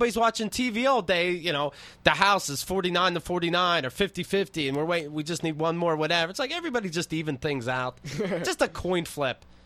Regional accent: Somerset, Pennsylvania, United States; reading a job listing from Somerset, Pennsylvania, my hometown.

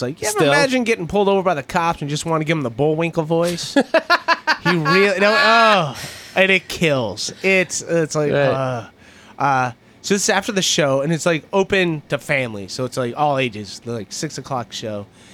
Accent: Cleveland, Ohio, United States; I was from Cleveland. Like, it's in Cleveland.

